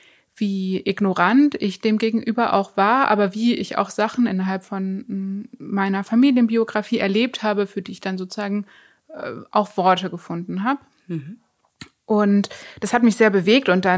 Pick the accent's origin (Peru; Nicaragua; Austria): Nicaragua; now in Germany; Und dann war ich aber erst im Ausland, und zwar in meiner Heimat, Nicaragua.